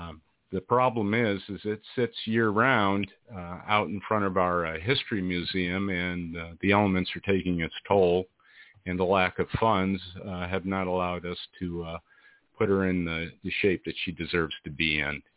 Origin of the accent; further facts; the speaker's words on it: New York, United States; now in Iowa, United States; because here I am in Iowa, and I'm originally from Cayuga County, New York myself. I'm retired Navy, moved to Iowa.